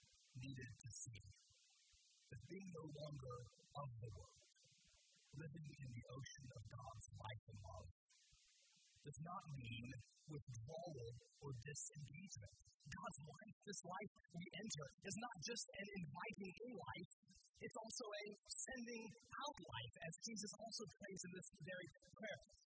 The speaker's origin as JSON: {"language": "English", "region": "Indiana", "country": "United States", "tie": "born or raised there", "said": "Now, like some of you, I'm from the Midwest, I'm from Indiana. When I was growing up, we didn't worry about rip currents."}